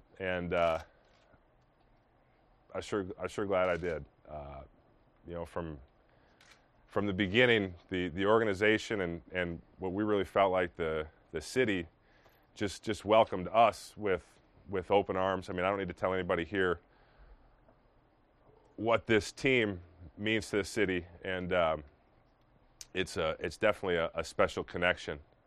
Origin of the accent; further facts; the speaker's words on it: Minnesota, United States; the Minnesota Vikings, which was the team I grew up in Minnesota. So that's the team I grew up rooting for.